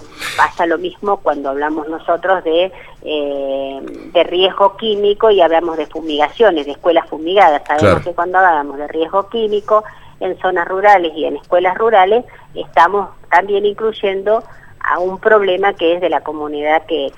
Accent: La Pampa, Argentina; pero soy de La Pampa y es un problema bastante similar

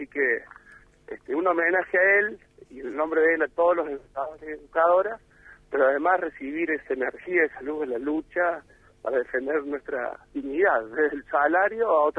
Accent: Argentina; esto ya es una institución que nos enorgullece como argentinos

